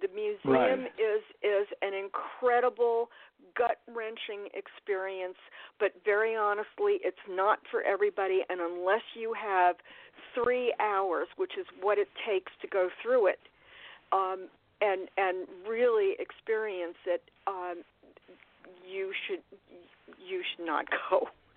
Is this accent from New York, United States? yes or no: yes; New York City, New York, United States; lucky enough to be writing about my hometown, which is New York